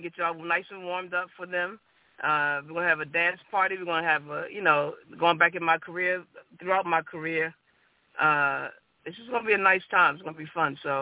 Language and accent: English; Baltimore, Maryland, United States; I'm a singer-songwriter from Baltimore, Maryland. Born and raised in Baltimore.